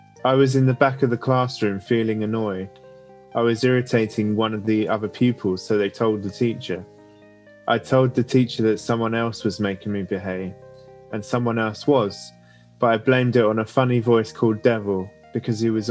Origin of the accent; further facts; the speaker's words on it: Crawley, South East England, United Kingdom; born there; I was born in Crawley Hospital 1988 with Nurse Shabinsky.